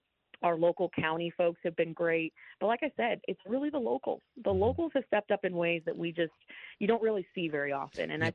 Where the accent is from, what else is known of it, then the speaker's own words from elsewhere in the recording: United States; born there; I was born in America.